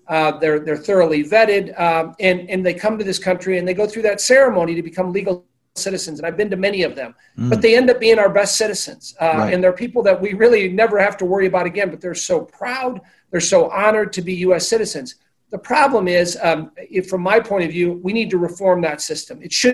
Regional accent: Peoria, Illinois, United States; again, I'm from Peoria, Illinois. I think about my father is Lebanese, and we grew up, we're Christian Lebanese, Maronite.

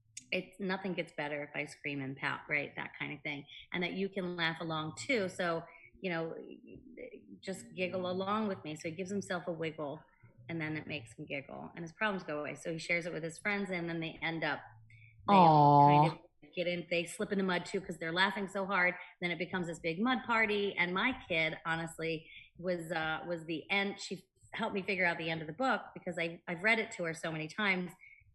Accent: Dewey Beach, Delaware, United States; Dewey Beach, mm-hmm. Delaware, in my hometown.

